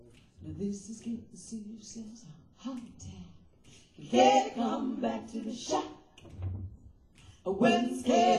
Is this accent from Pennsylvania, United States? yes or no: yes; Philadelphia, Pennsylvania, United States; From the Philly area.